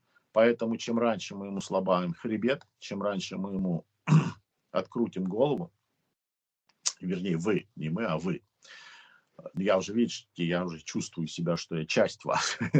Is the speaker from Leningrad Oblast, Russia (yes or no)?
no; Moscow, Russia; Кстати, я родился в Москве. Я коренной москвич. Мои родители тоже родились в Москве.